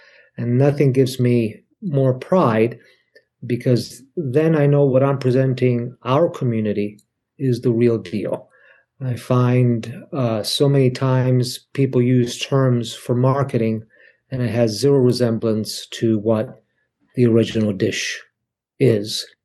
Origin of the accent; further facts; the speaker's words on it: Italy; accent: Italian; now in United States; I was born in the States and then went to Italy when I was very young. So I got made fun of a lot when I was learning Italian. I only knew Sicilian at the time. And then when I came back, I had forgotten all my English.